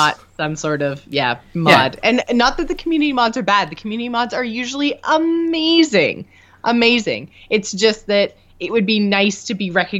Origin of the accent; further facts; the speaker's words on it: Canada; Yeah, we're both Canadian.